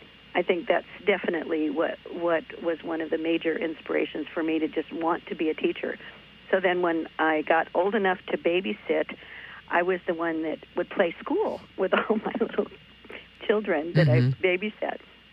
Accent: Midwest, United States; also born or lived in Iowa / Minnesota / Wisconsin / Illinois; Well, I was born in Iowa and raised all around the Great Lakes, spent time in Minnesota, Wisconsin, Illinois, Indiana. So I'm a Midwesterner from the roots.

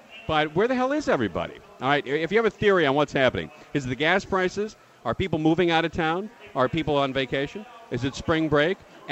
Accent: California, United States; What it reminds me of growing up in the Valley back in the 70s when I was in junior high, went to Portola Junior High and then Birmingham High School.

